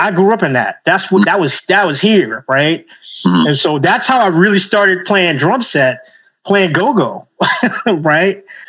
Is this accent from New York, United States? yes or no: no; Washington, District of Columbia, United States; I grew up in Washington, D.C. This area is very, very rich in musicians and arts and style of music and things like that, right?